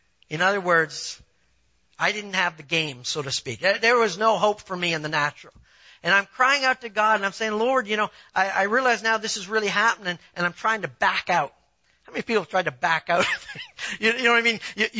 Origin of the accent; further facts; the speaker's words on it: Canada; now in United States; Because I moved here from Canada, I know about mile markers, all right? When I go back to visit family, you look at the mile markers.